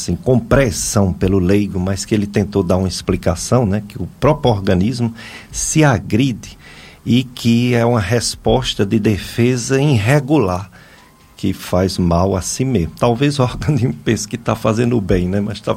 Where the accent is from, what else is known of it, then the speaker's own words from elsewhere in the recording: Juazeiro do Norte, Ceará, Brazil; Romeiro nativo, também sou daqui mesmo, do Juazeiro.